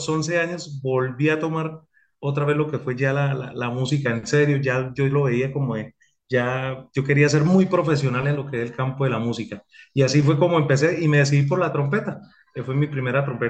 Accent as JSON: {"language": "Spanish", "town": "Cúcuta", "region": "Norte de Santander", "country": "Colombia", "said": "Soy Cúcuta. Cucuteño, sí señor, soy cucuteño, sí, desde lo que es la ciudad ya."}